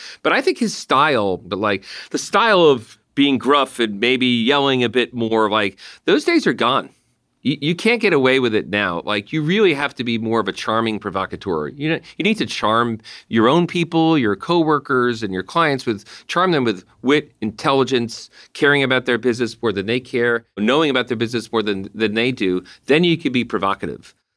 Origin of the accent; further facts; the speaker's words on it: New Jersey, United States; And I think growing up in New Jersey, like, we're loud.